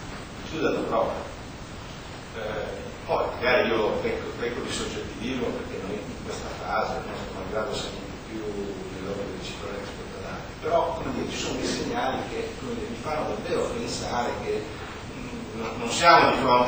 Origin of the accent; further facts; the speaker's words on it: Ivrea, Piedmont, Italy; io sono di Ivrea, quindi conosco le vie, la città